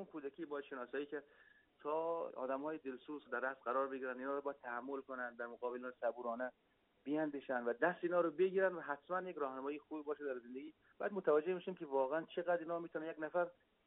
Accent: Jaghori, Ghazni, Afghanistan; من اهل جاغوری، من زادگاهم، پدر مادرم همش ما در جاغوری بوده، رشد کردن، ریشه داشتن

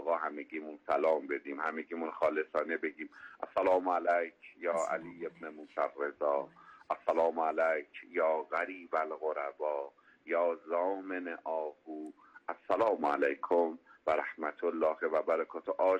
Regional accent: Mashhad, Razavi Khorasan, Iran; من خودم حالا متولد شده مشهدم، بزرگ شده مشهدم

